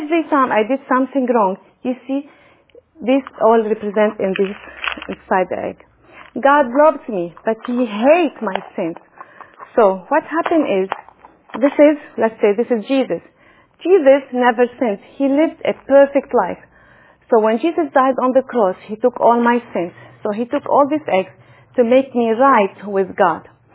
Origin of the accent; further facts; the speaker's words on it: Lebanon; You see, I grew up in Lebanon, and when we celebrate Easter, it is on springtime.